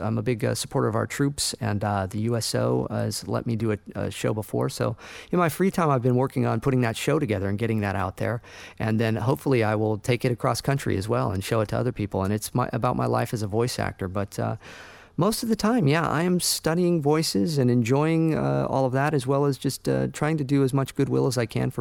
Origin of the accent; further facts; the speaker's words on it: Santa Barbara, California, United States; he lived in my hometown of Santa Barbara, where I live and work